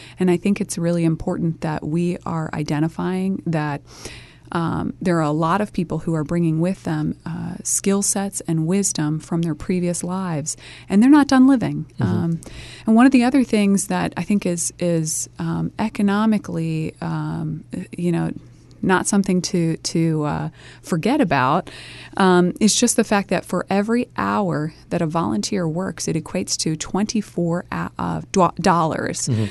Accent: United States; I grew up in Sussex County after fraudulent activity resulted in the loss of my family home and all of our possessions as a child. And we moved to Sussex to rebuild.

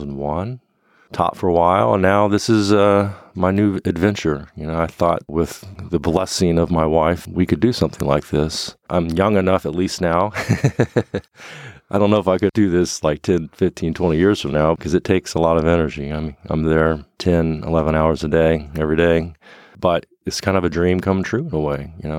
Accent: Morehead, Kentucky, United States; My father taught there, so I grew up in Moorhead.

